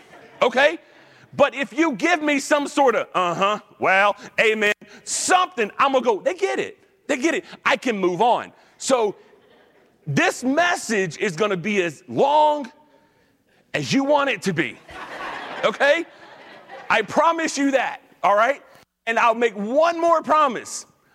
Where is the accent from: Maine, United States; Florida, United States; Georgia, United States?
Georgia, United States; up less than like 5 minutes from Atlanta Motor Speedway, okay? So if you know where that is, that's my hometown.